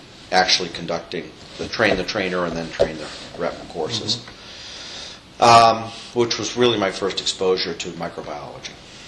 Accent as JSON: {"language": "English", "region": "Maine", "country": "United States", "moved": "as an adult", "lives_now": "Minneapolis, United States", "said": "part of it was because I was from Maine and they figured I wouldn't run away the first winter in Minneapolis."}